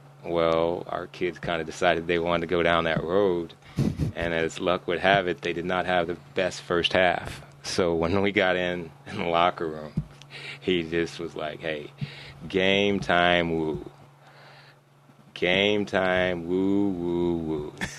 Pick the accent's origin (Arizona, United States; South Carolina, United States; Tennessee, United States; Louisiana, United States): Arizona, United States; moved away as an adult; also born or lived in Nebraska, United States; I am from Arizona. That's where I was born and raised. But remember, I lived in Nebraska for 22 years.